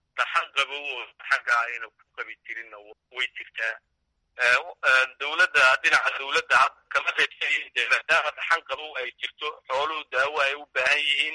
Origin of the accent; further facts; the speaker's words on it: Birqod, Somali Region, Ethiopia; now in Harooreys, Ethiopia; waxaan ka imid gobolka jarar, gaar ahaan degmada birqod.